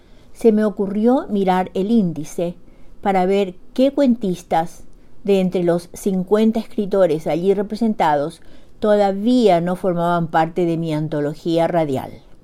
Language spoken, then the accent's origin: Spanish; Paraguay; now in Bedford, United States; una vez más llego hasta ustedes desde Bedford, Massachusetts, con un nuevo relato de la cosecha narrativa de mi tierra colorada, mi país natal, Paraguay, corazón de América del Sur.